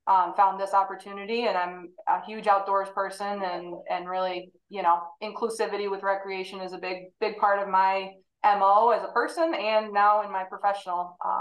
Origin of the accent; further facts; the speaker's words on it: Rochester, New York, United States; So I'm from the Rochester, New York area originally, so moved back to that area in the mid-2000s